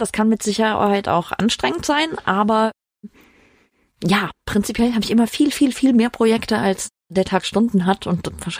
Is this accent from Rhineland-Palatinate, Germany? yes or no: yes; Saulheim, Rhineland-Palatinate, Germany; Groß geworden bin ich in Saulheim. Okay. Zur Schule gegangen in Alzey. Und studiert habe ich dann in Mainz. Aber ich bin tatsächlich Dorfkind, also Saulheim.